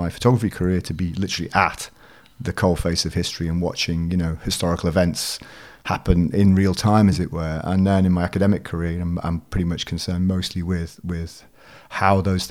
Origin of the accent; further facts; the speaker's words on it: Liverpool, North West England, United Kingdom; I grew up in Liverpool and went to a Catholic boys' grammar school, Christian Brothers, when I was up until the age of 16.